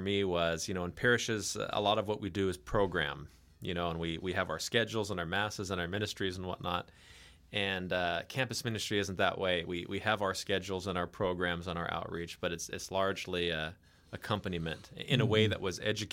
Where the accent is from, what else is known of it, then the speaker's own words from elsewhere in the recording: Carmichael, California, United States; I did. I was born in Mercy San Juan there in Carmichael.